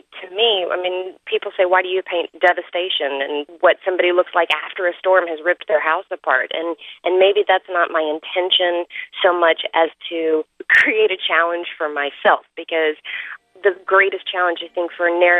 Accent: Houston, Texas, United States; also born or lived in Galveston; And growing up in Houston and Galveston, I remember back in 1983 when Hurricane Alicia roared up I-45 towards us

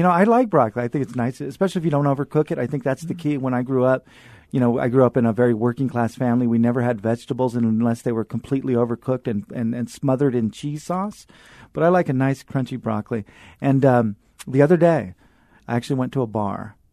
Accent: Fresno, California, United States; She came of age and lives today in the agricultural heartland of Fresno, California, my hometown, which has grown, among other things, a rich crop of writers.

